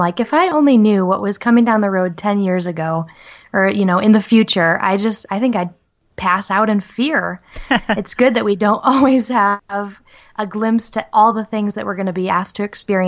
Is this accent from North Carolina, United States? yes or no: no; Nebraska, United States; moved away as an adult; I grew up in Nebraska, and after my husband and I got married, we moved to Colorado.